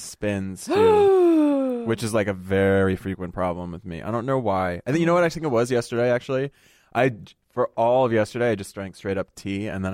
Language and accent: English; United States; I come from a very, very Italian family, but, you know, we grew up in the United States